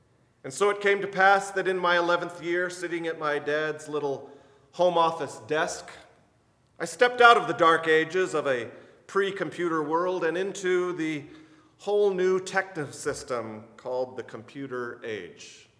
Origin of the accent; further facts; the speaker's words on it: Albuquerque, New Mexico, United States; another kid in my hometown of Albuquerque